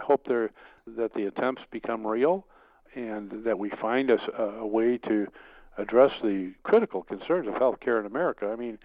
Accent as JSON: {"language": "English", "town": "Chicago", "region": "Illinois", "country": "United States", "tie": "born or raised there", "said": "I know I grew up in Chicago, so there was no debate about if you were going to run for office in Chicago, you'd be a Democrat."}